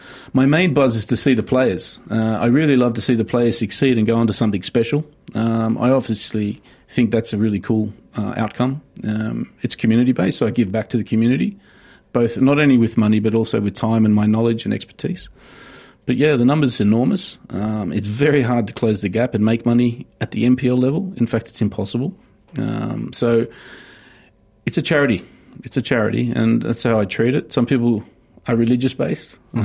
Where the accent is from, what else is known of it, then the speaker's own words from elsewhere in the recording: New South Wales, Australia; I was born in Australia, but we grew up on the Central Coast